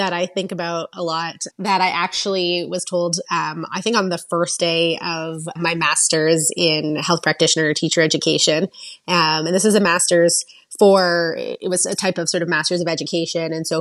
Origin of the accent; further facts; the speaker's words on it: Canada; moved away as an adult; now in Florida, United States; Super happy living in Florida, and I'm spoiled, especially as a Canadian who moved to Florida not that long ago, 3 years ago.